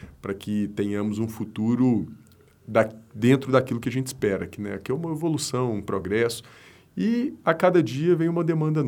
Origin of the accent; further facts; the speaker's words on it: Passos, Minas Gerais, Brazil; Tive uma votação muito representativa em Passos, que é a minha terra natal